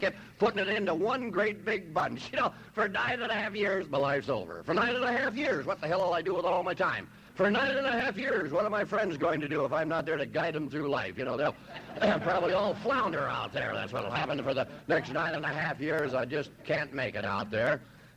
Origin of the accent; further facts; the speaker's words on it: Los Angeles, California, United States; the fact I'm born and raised in L.A., and anybody born and raised in East L.A., he's got to be hacked up one way or another